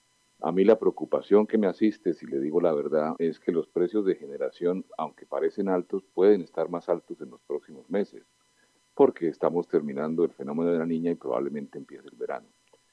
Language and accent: Spanish; Spain; moved away; Yo vengo de España, donde se incurrió un déficit de tarifa que fue muy prolongado